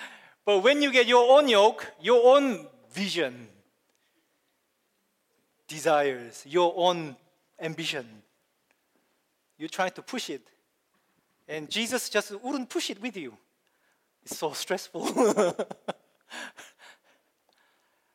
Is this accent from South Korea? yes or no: yes; South Korea; I come from Korea. We have this culture of humility